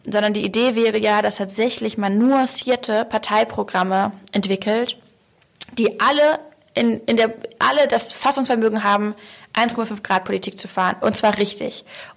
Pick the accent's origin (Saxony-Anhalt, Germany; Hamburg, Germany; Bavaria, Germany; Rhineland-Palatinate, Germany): Hamburg, Germany; ich spreche schon ja als Hamburgerin auch.